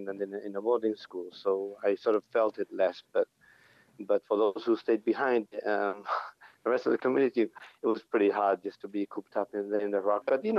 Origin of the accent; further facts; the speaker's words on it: Gibraltar; Growing up in Gibraltar was really actually quite a unique experience. It's a very small, tight community.